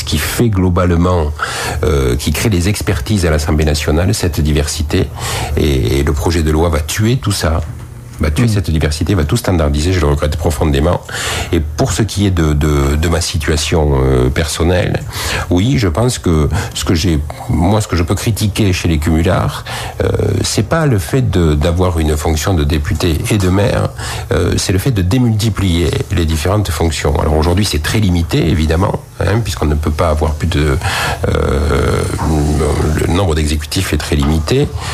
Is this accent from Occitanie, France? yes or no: yes; Rodez, Occitanie, France; born there; Alors, Rodez, c'est ma ville natale et c'est ma ville de résidence. J'habite à Rodez.